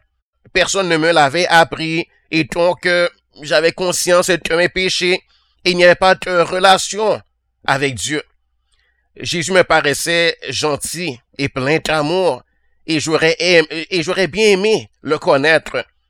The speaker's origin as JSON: {"language": "French", "country": "Canada", "said": "je suis du Canada, je vis au Québec dans les environs de Montréal. Je suis d'une famille de 5 enfants."}